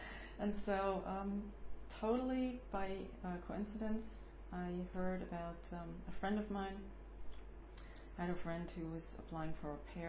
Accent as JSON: {"language": "English", "town": "Pfungstadt", "region": "Hesse", "country": "Germany", "tie": "born or raised there", "also_born_or_lived": "Hofgeismar", "said": "I was born in 1964 in Hofgeismar, Germany, which is a small little town near Kassel. My family moved to Funkstadt, which is was near Darmstadt, Frankfurt, sometime."}